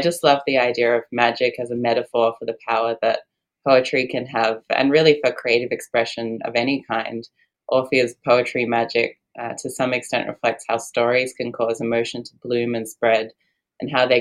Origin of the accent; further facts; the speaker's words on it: Australia; as an Australian who's traveled to New Zealand